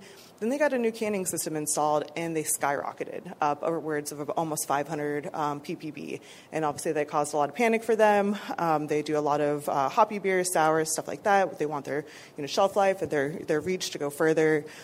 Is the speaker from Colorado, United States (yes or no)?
yes; Colorado, United States; I'm from Colorado, so they're from my home state.